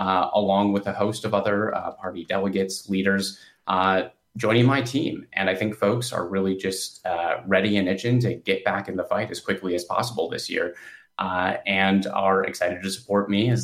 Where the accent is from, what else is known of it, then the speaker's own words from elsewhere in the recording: Two Rivers, Wisconsin, United States; I was born and raised in Two Rivers, Wisconsin, out in the country, as we called it, out on County Highway 42